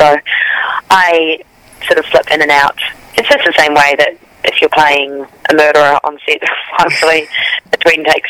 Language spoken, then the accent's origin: English; New Zealand; But growing up in New Zealand, we had access to a ton of American and British film and television.